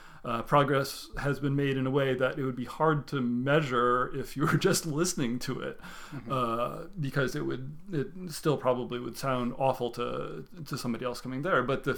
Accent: Oberlin, Ohio, United States; I grew up in Oberlin, which is a college town, but it has a very good conservatory, mm-hmm. So... There's music all over the place there.

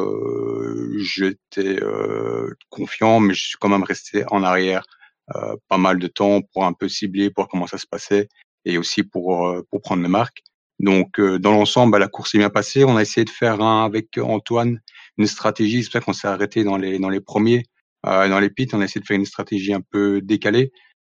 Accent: Belgium; déjà à la base, je suis belge, donc je suis dans les quelques Belges qu'il y a dans le groupe IFRN.

